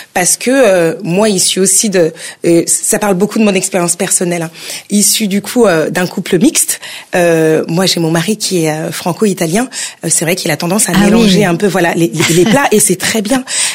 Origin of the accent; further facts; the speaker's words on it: DR Congo; Je suis originaire du coup de Congo Kinshasa